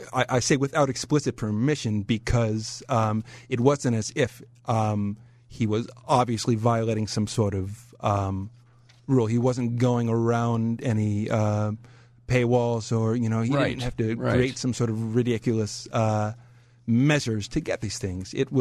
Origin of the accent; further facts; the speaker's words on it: Chicago, Illinois, United States; Now, you know, I grew up in Chicago.